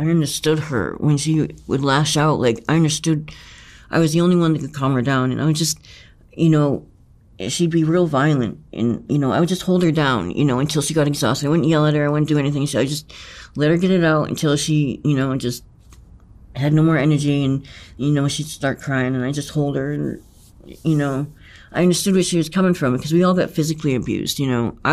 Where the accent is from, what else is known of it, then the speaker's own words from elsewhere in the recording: Gloucester, Massachusetts, United States; I grew up in Gloucester, Massachusetts.